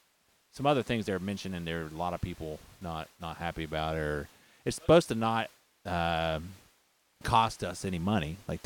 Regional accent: Ohio, United States; I'm from Ohio, and I should have known how to read that word

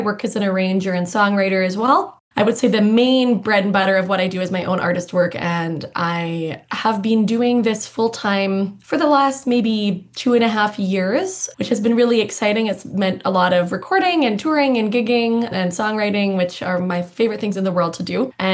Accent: Edmonton, Alberta, Canada; also born or lived in Banff; And I grew up largely in Edmonton, but as a kid, I lived in Banff, right on Tunnel Mountain as well, for some of my formative years

